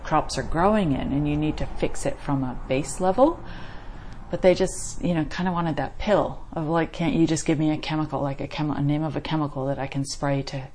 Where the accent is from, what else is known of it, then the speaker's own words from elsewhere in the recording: New England, United States; now in Young, Australia; East Coast, the United States of America.